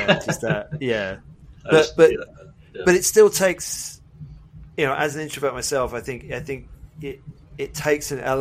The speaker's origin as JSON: {"language": "English", "country": "United Kingdom", "said": "I have the double whammy of being British"}